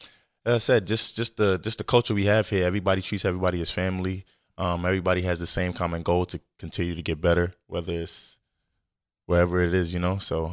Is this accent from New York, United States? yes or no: yes; New York, United States; but when I came here, you know, he's from New York, I'm from New York, so we kind of meshed and clicked easily